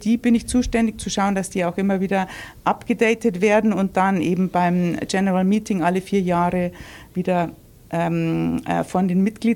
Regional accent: Landau, Bavaria, Germany; accent: Bavarian; Ursprünglich aus dem tiefsten Niederbayern. Also wenn man in München in die Isar springt und flussabwärts schwimmt, dann kommt man an Landau vorbei. Das ist da, wo ich ursprünglich herkomme.

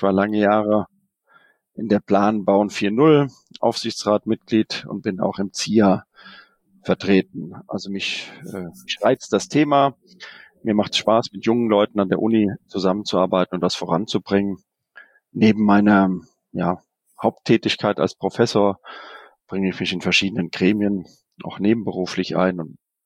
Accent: Hesse, Germany; ich bin in Südhessen zur Schule gegangen

